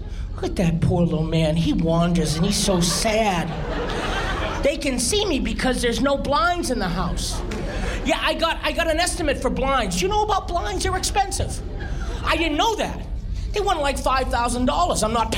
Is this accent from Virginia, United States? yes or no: no; Boston, Massachusetts, United States; I'm originally from Boston, as I said.